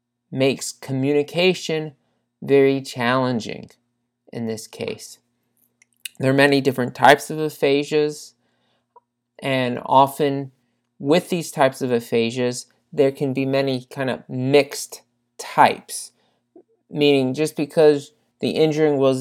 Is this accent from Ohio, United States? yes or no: yes; Cincinnati, Ohio, United States; We are now recording from Cincinnati, Ohio, my hometown. I am now back in Cincinnati